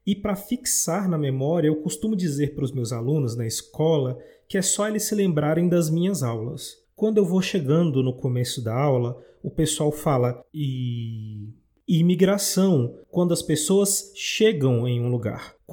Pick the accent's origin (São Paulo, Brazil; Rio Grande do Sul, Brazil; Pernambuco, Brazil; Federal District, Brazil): Federal District, Brazil; Brasília; born there; now in Minas Gerais, Brazil; eu já disse para vocês que eu nasci em Brasília e hoje eu moro aqui em Minas Gerais.